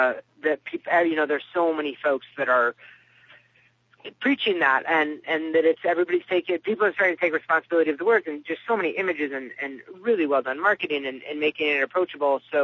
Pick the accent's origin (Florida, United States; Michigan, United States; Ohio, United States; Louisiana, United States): Ohio, United States; I grew up in Ohio, and my parents, a lot of time my sister's in Chicago.